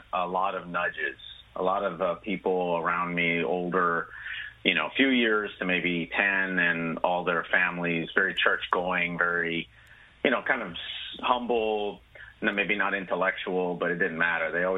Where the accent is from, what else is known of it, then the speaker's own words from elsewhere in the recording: Los Angeles, California, United States; now in Teaneck, United States; So I grew up in East L.A. In the 70s and 80s and eventually in other parts of L.A.